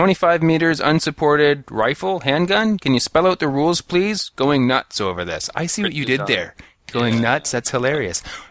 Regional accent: Canada; I'm apologizing on behalf of a Canadian as a Canadian.

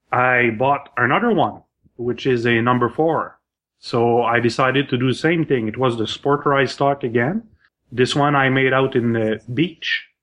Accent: Sherbrooke, Quebec, Canada; born there; now in Thetford Mines, Canada; from I was born in Sherbrooke, Quebec, but I'm now in Thetford Mines because of work.

